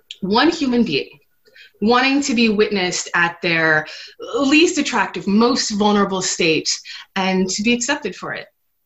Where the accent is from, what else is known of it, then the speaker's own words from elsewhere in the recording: Portland, Oregon, United States; You've read my blog. I'm from Portland, Oregon.